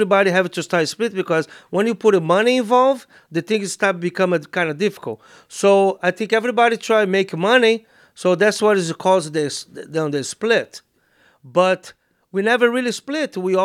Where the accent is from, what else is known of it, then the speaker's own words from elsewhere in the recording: Brazil; English is a second language; wrestling and judo, you know, compete in judo for the Flamengo as a club in R